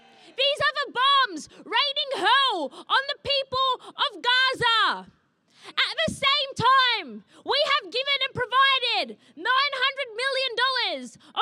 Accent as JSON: {"language": "English", "town": "Sydney", "region": "New South Wales", "country": "Australia", "said": "I'm an organiser from Sydney, also known as Gadigal Land."}